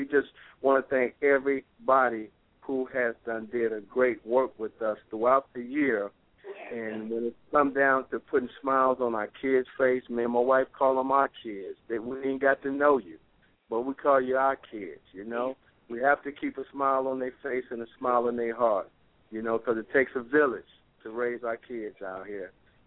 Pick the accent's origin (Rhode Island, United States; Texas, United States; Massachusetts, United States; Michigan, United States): Michigan, United States; Detroit; So I want to give a special thanks to Grand Slam Records out of my hometown, Detroit, for sending in toys all the way from Detroit, Michigan.